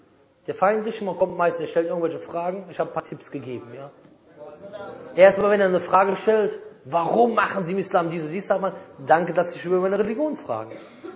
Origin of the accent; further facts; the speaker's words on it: Germany; ich bin im Supermarkt, ich bin ja Deutscher, ne?